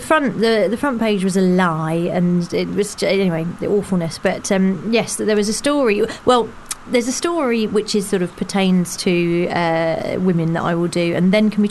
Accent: Croydon, London, United Kingdom; I grew up in Croydon in South London.

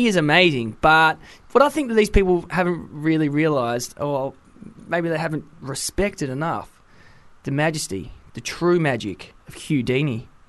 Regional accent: Wales, United Kingdom; I was born in Wales, mate. I'm from the motherland of the UK.

